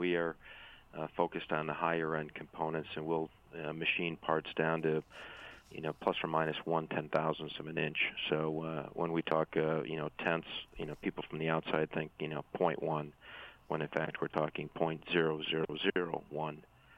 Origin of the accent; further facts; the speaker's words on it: Delavan, Wisconsin, United States; I grew up in Delavan, Wisconsin, not too far from the Elkhorn campus here